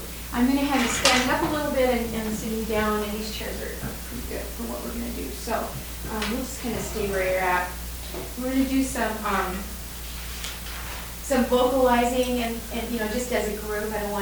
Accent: Bellingham, Washington, United States; I'm from Bellingham, Washington, and I went to Western Washington University.

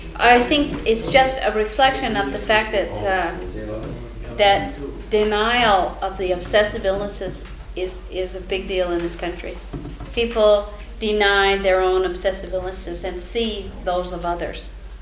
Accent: Evergreen, Colorado, United States; moved away; I grew up in the mountains in Colorado in a little tiny town called Evergreen. And then I came out here in the Pacific Northwest in 1960 and lived on Bainbridge and Vashon Island.

